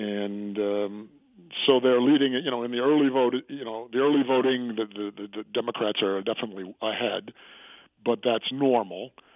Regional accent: Chicago, Illinois, United States; And then I'm also originally from Chicago.

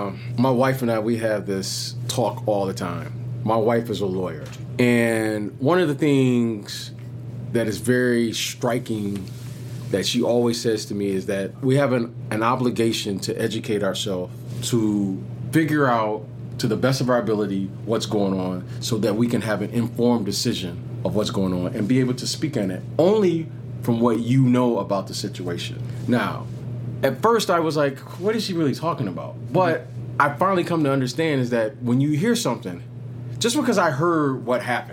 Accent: Detroit, Michigan, United States; I grew up in Detroit

